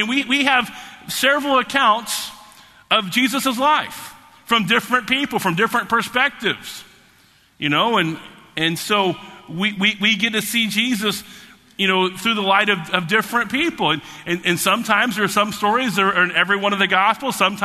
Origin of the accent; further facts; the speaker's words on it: Dallas, Texas, United States; we're originally from Dallas, Texas, and his death happened in Dallas